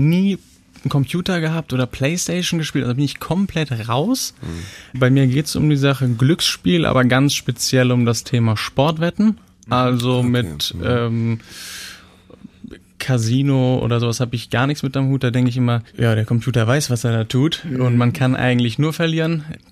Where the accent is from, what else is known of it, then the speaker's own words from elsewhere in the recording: North Rhine-Westphalia, Germany; Also ich bin sehr behütet aufgewachsen in der Nähe von Bonn.